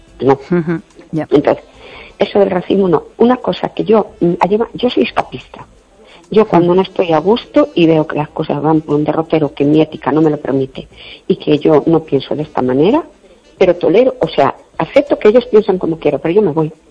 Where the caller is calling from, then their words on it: Perlío, Galicia, Spain; de Perlío. ¿Qué tal?